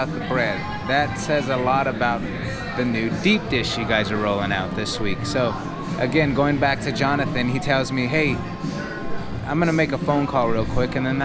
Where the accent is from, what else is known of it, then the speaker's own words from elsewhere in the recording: California, United States; You know, I'm a chef from California.